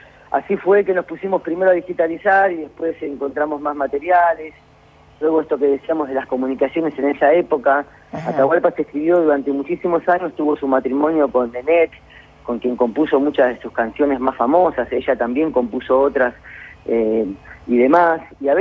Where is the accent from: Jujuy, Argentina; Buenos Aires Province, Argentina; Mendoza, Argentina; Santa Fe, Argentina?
Buenos Aires Province, Argentina; Bahía Blanca; nosotros somos de Bahía Blanca y mi familia del Coronel Dorrego, pueblo pequeño del sur de la provincia de Buenos Aires